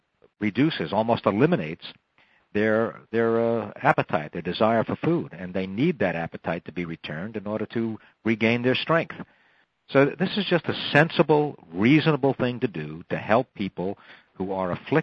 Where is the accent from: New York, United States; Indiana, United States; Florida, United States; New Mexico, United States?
New York, United States; Well, yes, it's important to me as a New Yorker that New York is finally once again addressing this.